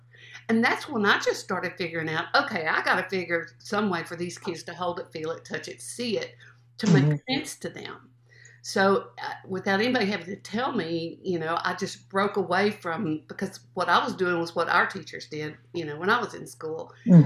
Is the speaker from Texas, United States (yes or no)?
yes; Fort Worth, Texas, United States; I'm a city girl, I'm from Fort mm-hmm. Worth and I'm in this rural school.